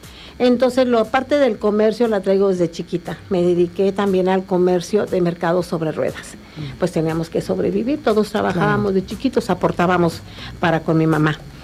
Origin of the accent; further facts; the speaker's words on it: Santa María Huacatitlán, Mexico; Toda esta gastronomía que yo les comento es de Santa María, Huacatitlán, de allá soy nativa, allá nací